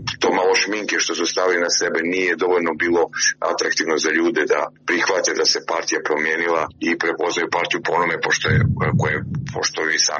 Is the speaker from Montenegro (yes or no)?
yes; Montenegro; prije svega na sjeveru Crne Gore, odakle sam ja